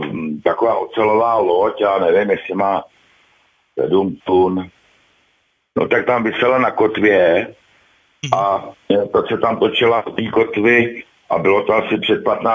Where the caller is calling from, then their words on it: Ústí nad Labem, Ústí nad Labem Region, Czechia; Já jsem z Ústí nad Labem